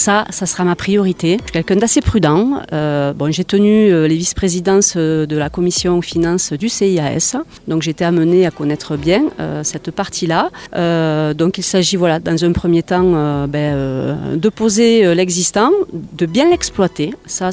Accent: Occitanie, France; je suis originaire de Saint-Matan, près du Midi toulousain et ce nord du département, ça faisait pas rêver quand j'étais jeune.

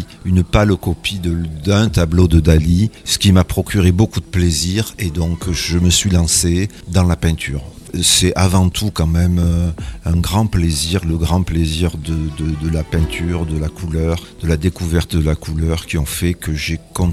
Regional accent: Algeria; born there; Alors, j'habite actuellement à 16 ans, et je suis né en Algérie, voilà, en 1954.

